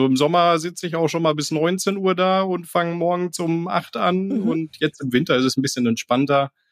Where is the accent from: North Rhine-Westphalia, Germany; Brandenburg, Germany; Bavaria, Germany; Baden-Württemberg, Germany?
North Rhine-Westphalia, Germany; Ich komme aus dem Sauerland.